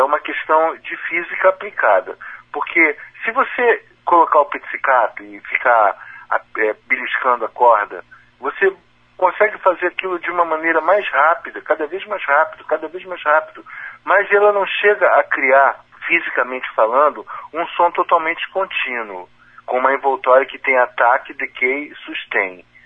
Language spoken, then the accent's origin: Portuguese; Rio de Janeiro, Brazil; eu já era professor de inglês lá do Viveu, que eu sou natural do Rio de Janeiro.